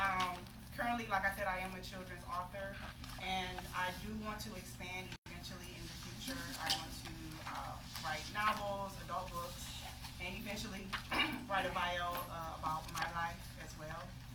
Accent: Detroit, Michigan, United States; So I am from Detroit, Michigan, where it's freezing cold. I moved to Florida 6 years ago

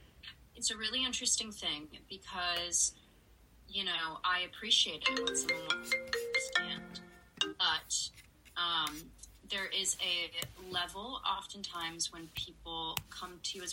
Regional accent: Florida, United States; Growing up in Central Florida, I definitely grew up around a lot of bigoted people

